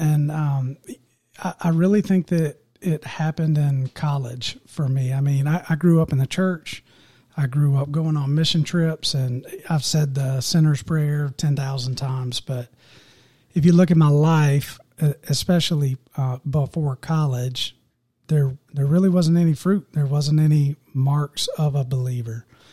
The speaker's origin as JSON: {"language": "English", "town": "Pattersville", "region": "South Carolina", "country": "United States", "tie": "born or raised there", "said": "Yeah, so I originally grew up in a small town about 30 minutes from here, Pattersville. Was born and raised and been an upstate South Carolina guy my whole life."}